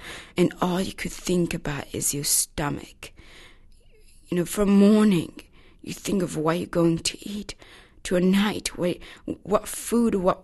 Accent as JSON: {"language": "English", "country": "Rwanda", "tie": "born or raised there", "said": "because I remember how beautiful it was growing up in Rwanda."}